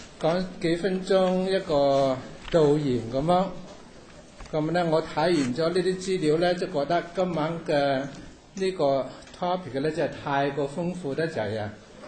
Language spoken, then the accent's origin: Cantonese; China; 我哋中国有一句话叫做人之初，性本善，系嘛？我哋中国人都话性系本来都系善嘅。